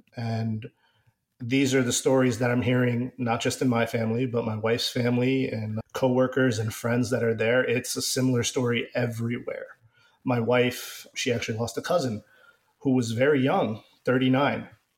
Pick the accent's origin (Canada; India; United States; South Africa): India; born there; I was born in India, so the A is not actually relevant to me.